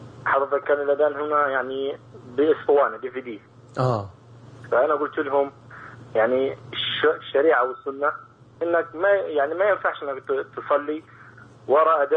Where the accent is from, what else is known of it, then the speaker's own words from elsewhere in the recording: Egypt; now in Jordan; انا بالاردن انا مصري بس مقيم بالاردن بداوم في شركة تركية